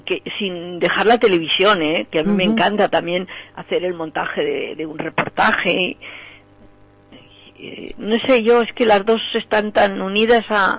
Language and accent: Spanish; Madrid, Community of Madrid, Spain; yo hablo en concreto de Madrid, porque yo soy madrileña y es donde voy más.